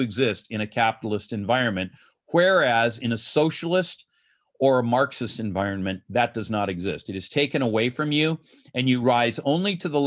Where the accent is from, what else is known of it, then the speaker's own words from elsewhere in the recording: Los Angeles, California, United States; I can also think of Tom Bradley of Los Angeles, my hometown.